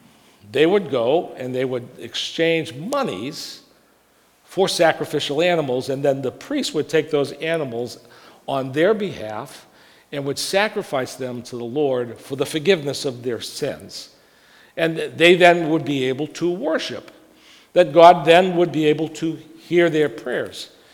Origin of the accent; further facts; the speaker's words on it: New England, United States; now in Pittsburgh, United States; I don't know if you all know this, but I'm not a native Pittsburgher. Did you know that? In fact, I'm from New England, and I've been here for many years now.